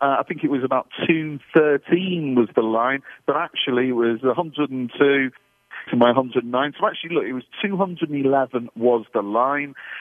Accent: England, United Kingdom; being an Englishman and working for a firm which, has so many American customers around the world

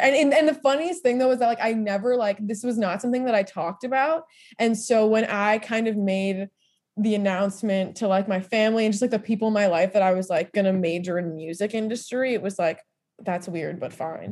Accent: New Jersey, United States; now in Boston, United States; Yes, I'm based in Boston. I'm from Jersey.

